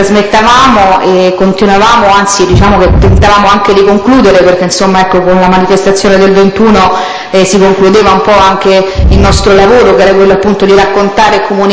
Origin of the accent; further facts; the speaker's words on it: Rome, Lazio, Italy; born there; E sono nata a Roma il 29/4 del 69, vivo a Roma.